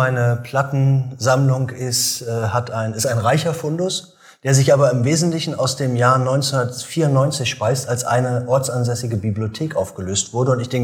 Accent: East Germany, Germany; Ich komme ja aus dem Osten.

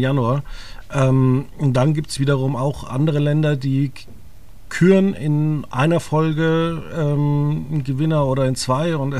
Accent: Germany; wir als Deutsche

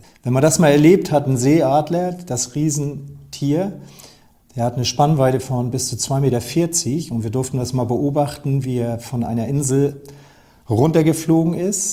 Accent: Plön, Schleswig-Holstein, Germany; ich bin hier in Plön groß geworden. Ich bin hier in Plön aufgewachsen.

